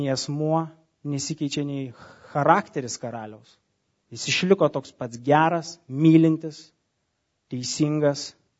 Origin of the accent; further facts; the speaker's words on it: Kaunas, Kaunas County, Lithuania; Žinot, mes kauniečiai esam užaugę prie dviejų upių. Nemonas ir Neris. Taip? Didžiausios Lietuvos upės.